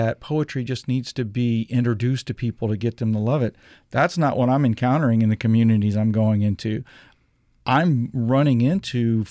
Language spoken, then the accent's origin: English; Louisiana, United States; I'm from South Louisiana, and you know, that Jarman quote about, because I'm from a place, I write with love about it.